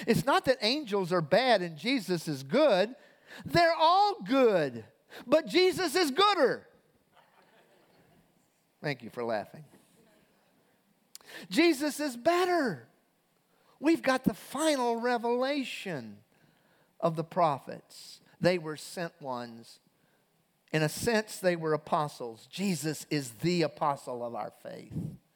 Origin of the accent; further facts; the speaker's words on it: South Carolina, United States; I'm from South Carolina. I married a girl from Philadelphia.